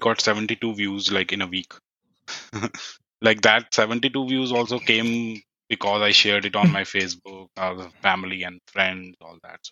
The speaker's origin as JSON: {"language": "English", "town": "New Delhi", "region": "Delhi", "country": "India", "tie": "born or raised there", "said": "I was born and brought up in New Delhi, I was born in a very middle-class family. We were not very rich, like we were very constrained in terms of money."}